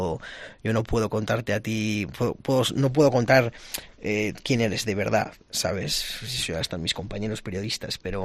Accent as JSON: {"language": "Spanish", "region": "Aragon", "country": "Spain", "accent": "Aragonese", "said": "porque a veces mi acento de Aragón igual no lo entienden tanto, ¿sabes?"}